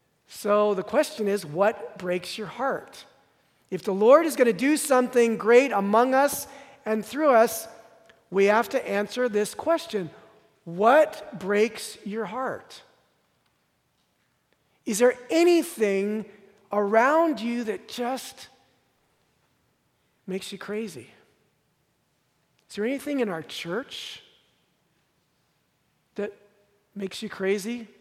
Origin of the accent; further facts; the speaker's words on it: San Francisco, California, United States; also born or lived in Boston; I grew up in San Francisco. Our best friends were all Jewish. And when I moved to Boston, I met a very close friend.